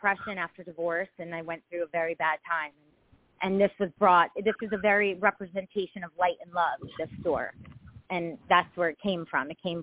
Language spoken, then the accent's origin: English; Toms River, New Jersey, United States; So I live in Avon, Avon by the Sea now, which is by Asbury Park. I grew up in Toms River, though, my whole life.